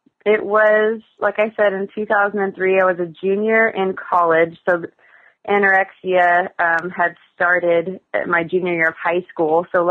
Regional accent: Newport Beach, California, United States; I grew up in Newport Beach and went to school in San Diego. So growing up and living in Southern California for most of my life

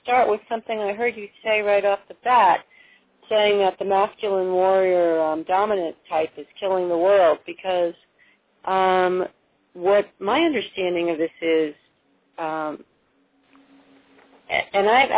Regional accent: Wisconsin, United States; It started by when I was a little kid growing up in Wisconsin

